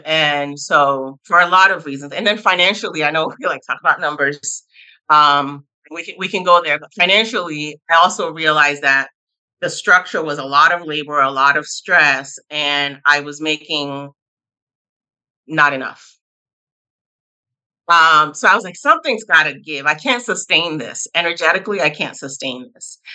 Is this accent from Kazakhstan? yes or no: no; United States; born there; So I'm nationality wise, I'm Nigerian American. I was born in the US, but Nigerian Yoruba ethnically, which is in Yoruba people are in Nigeria.